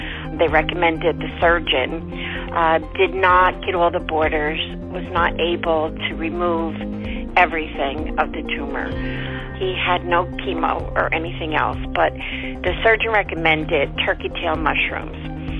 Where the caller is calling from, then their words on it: New Jersey, United States; I'm from New Jersey.